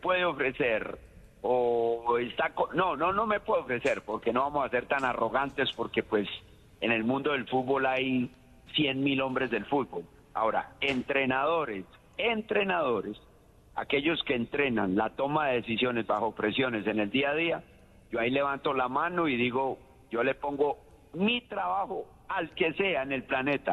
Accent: Colombia; yo quiero trabajar en Colombia, en mi país querido.

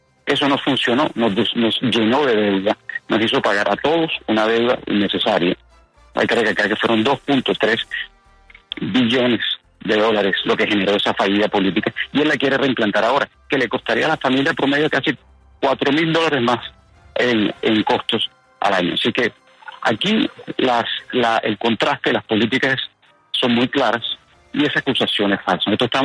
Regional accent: United States; como yo soy colombo estadounidense también.

